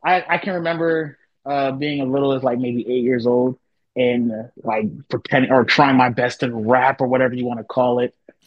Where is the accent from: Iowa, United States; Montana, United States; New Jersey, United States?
New Jersey, United States; Trenton; Jersey, especially where I'm from Trenton, yeah.